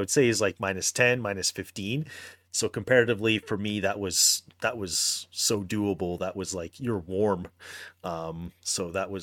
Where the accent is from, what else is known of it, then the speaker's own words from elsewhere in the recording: Alberta, Canada; I always thought, oh, I'm from Alberta, like we get lots of snow, right?